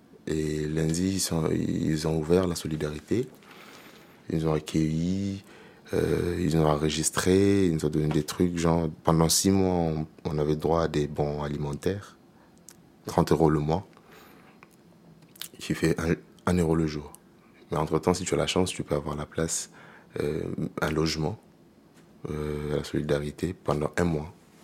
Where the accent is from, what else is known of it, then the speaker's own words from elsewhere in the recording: Madagascar; on a essayé de discuter, on vient de Madagascar